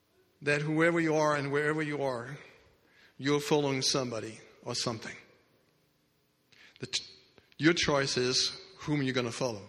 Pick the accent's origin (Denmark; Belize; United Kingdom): Denmark; growing up in Denmark, I thought I found the truth